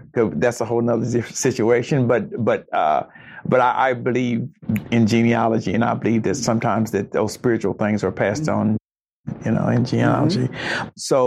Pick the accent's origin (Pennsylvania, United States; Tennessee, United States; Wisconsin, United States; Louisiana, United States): Tennessee, United States; Knoxville; I was born in Detroit, and I was grew up in Knoxville, Tennessee. And so I definitely do consider myself a Tennessean